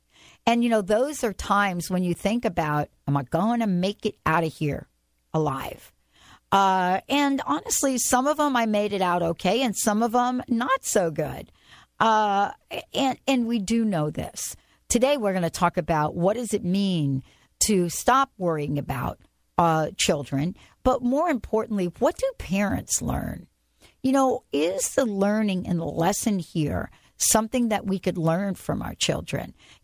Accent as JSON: {"language": "English", "town": "Bronx", "region": "New York", "country": "United States", "tie": "born or raised there", "said": "Or, I grew up in the Bronx."}